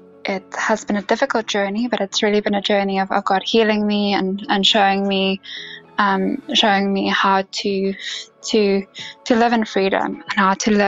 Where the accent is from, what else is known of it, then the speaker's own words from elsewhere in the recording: South Africa; I come from South Africa.